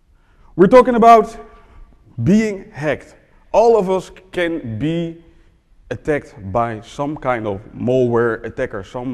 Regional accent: Netherlands; I'm from Surinamese parents. I live in the Netherlands, where I was born and raised, and I'm here in America.

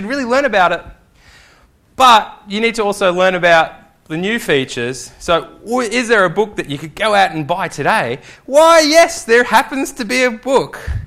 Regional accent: Australia; If you might have told by the accent, I'm from Australia.

